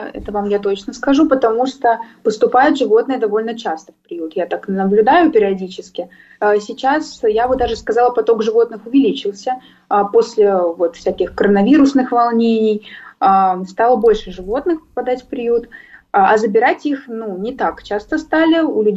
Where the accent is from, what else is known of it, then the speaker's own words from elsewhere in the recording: Kaluga, Kaluga Oblast, Russia; now in Moscow, Russia; это в Калуге, это мой родной город, я вот в Москву переехала, Калуга мой родной город